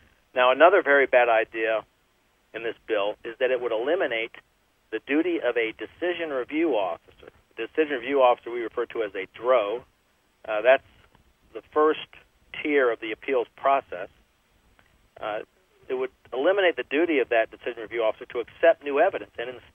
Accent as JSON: {"language": "English", "region": "Florida", "country": "United States", "said": "Senator Marco Rubio of Florida, which is my home state."}